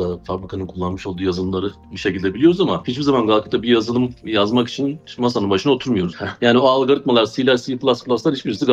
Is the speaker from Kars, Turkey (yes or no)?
no; Nizip, Gaziantep, Turkey; 1979 Gaziantep doğumluyum. Ben de ilk öğretimimi Nizip'te tamamladım. Daha sonra Antep'te Gaziantep Anadolu Lisesi mezunuyum.